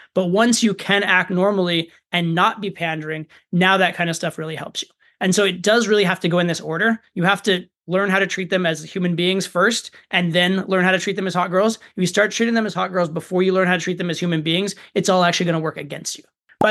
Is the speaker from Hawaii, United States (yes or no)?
no; Colorado, United States; I mentioned I was from Colorado